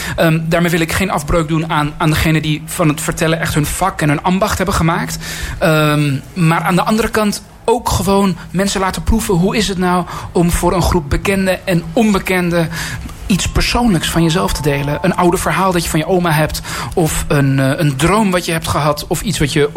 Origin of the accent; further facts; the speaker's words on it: Amsterdam, North Holland, Netherlands; also born or lived in Iran; Een doodnormale Amsterdamse jongen, dat ben ik. Maar ik ben geboren in Iran. En die cultuur, die hebben mijn ouders meegenomen in hun hoofd, in hun hart, in hun aderen.